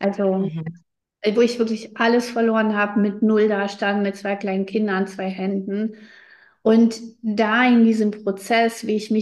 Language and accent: German; Russia; German is a second language; moved away as an adult; now in Germany; Ich wurde ja in Russland geboren. Ich bin Kind einer russlanddeutschen Familie. Wir sind ausgewandert, wo ich 18 geworden bin. Und wir haben ganz, ganz in armen Verhältnissen gelebt.